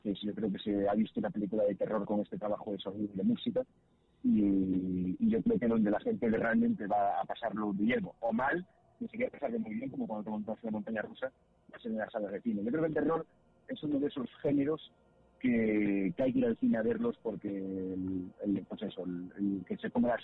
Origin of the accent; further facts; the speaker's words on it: Galicia, Spain; now in Madrid, Spain; Gemma y yo somos gallegos